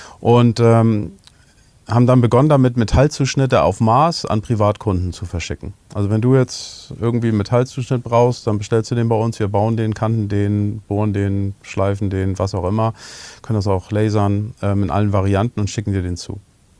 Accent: Hamburg, Germany; als Hamburger

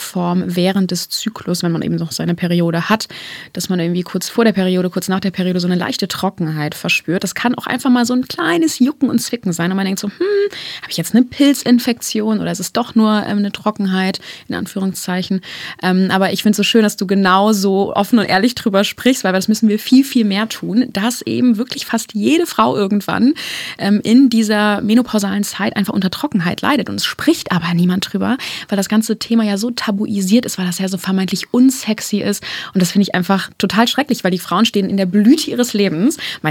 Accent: Eifel, Germany; Ich komme aus der tiefen Eifel. Ich bin eigentlich so ein Dorfkind, bin 31 Jahre jung und bin vor ziemlich genau 3 Jahren jetzt nach Berlin gezogen

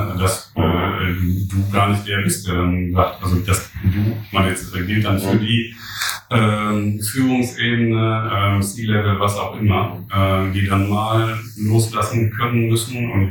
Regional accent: Germany; diese Effizienzseite von Digitalisierung, das ist, glaube ich, was wir als Deutsche vor allem immer vor Augen haben, denn das machen wir eigentlich schon relativ lange.

